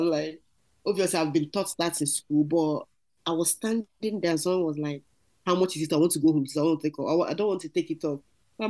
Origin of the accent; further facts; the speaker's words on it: Nigeria; now in Vancouver, Canada; And then I'm originally from Nigeria. 2015, I moved to Canada.